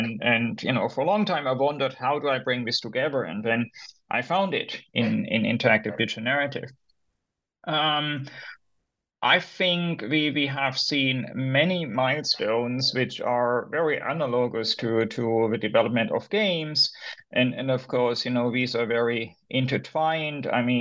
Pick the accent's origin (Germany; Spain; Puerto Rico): Germany; So I'm originally from Germany.